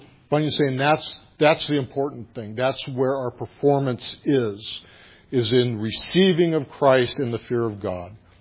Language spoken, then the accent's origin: English; Los Angeles, California, United States; And I grew up in Los Angeles, and this was a long time ago.